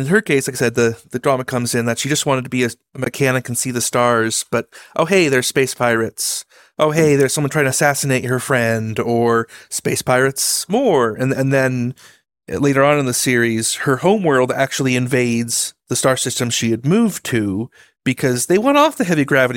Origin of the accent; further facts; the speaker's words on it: Utah, United States; I'm just, you know, born and raised in Utah.